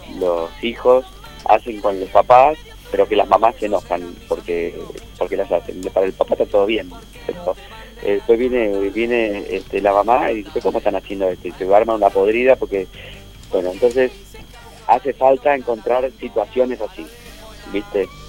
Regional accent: Argentina; born there; Bueno, yo soy de Argentina, nací acá en Argentina.

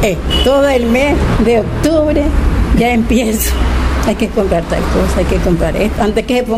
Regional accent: León, Nicaragua; now in Managua, Nicaragua; Yo nací en León, viví mucho tiempo allá. Después nos venimos aquí a Managua.

